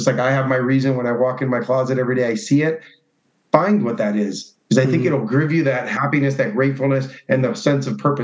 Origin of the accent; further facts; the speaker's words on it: Cuba; now in United States; So the only thing I have from my past life, from when I came from Cuba, is this. This is a shirt I wore on the boat when I came here.